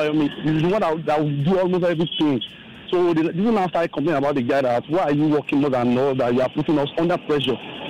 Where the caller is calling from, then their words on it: Ikeja, Lagos, Nigeria; from Ikeja.